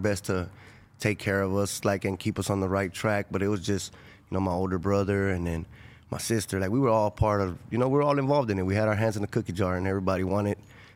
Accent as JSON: {"language": "English", "town": "Los Angeles", "region": "California", "country": "United States", "tie": "born or raised there", "also_born_or_lived": "Inglewood", "said": "I'm from South LA, from Florence Community, Florence District."}